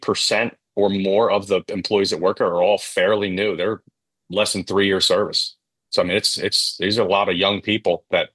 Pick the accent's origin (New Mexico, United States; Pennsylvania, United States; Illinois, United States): Pennsylvania, United States; I was born in Central Pennsylvania, lived here all my life, graduated high school